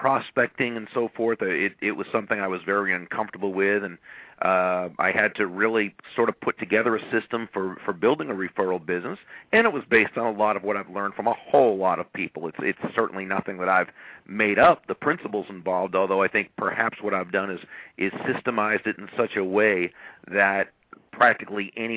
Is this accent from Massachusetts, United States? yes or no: yes; Massachusetts, United States; Well, I grew up in Massachusetts, but at the time I was in Oklahoma.